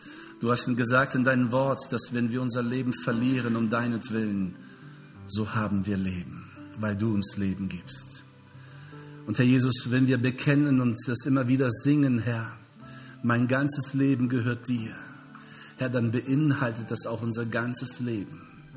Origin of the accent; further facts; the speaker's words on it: Brazil; German is a second language; Ich hoffe, ich kriege das hin als Brasilianer.